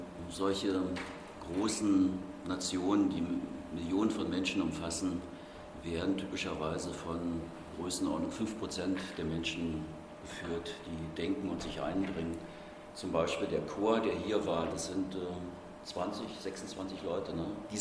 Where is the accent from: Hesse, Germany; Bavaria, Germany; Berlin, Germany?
Berlin, Germany; Ich bin in Berlin aufgewachsen, im Westteil, da durfte man das, da durfte man auch extrem sein.